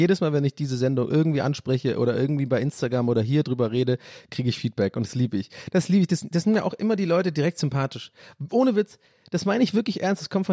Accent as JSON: {"language": "German", "region": "North Rhine-Westphalia", "country": "Germany", "said": "ich komme hier aus der Nähe von Köln, bin 43 Jahre alt"}